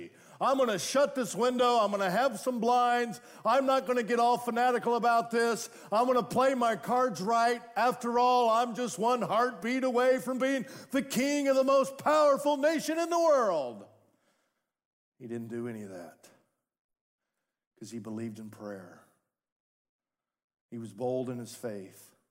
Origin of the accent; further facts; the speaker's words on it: Seattle, Washington, United States; You know I'm from Seattle, right?